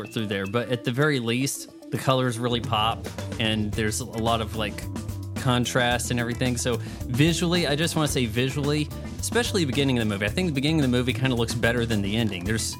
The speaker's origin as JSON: {"language": "English", "region": "Hawaii", "country": "United States", "said": "I mean, I'm from Hawaii."}